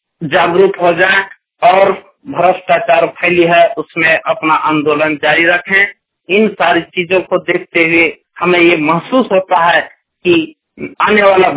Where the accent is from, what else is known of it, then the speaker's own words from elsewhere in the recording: Jharkhand, India; ग्राम पंचायत पैंक, टोला रोहनियाटांड, थाना नवादी, जिला बोकारो, झारखंड का निवासी हूं।